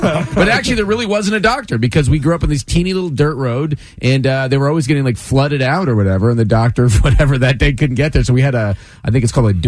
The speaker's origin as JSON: {"language": "English", "town": "Boonville", "region": "California", "country": "United States", "lives_now": "Los Angeles, United States", "said": "Boonville, California is the town. Boonville."}